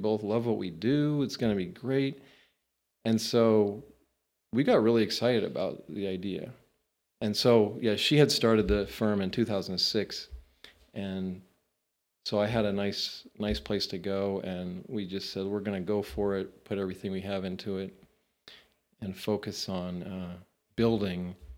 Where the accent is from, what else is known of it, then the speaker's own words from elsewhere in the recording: Maine, United States; And I grew up in Maine, very rural, very modest, suburban community.